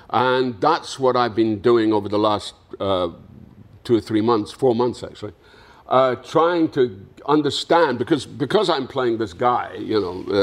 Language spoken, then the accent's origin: English; Dundee, Scotland, United Kingdom; I was back in my hometown of Dundee in Scotland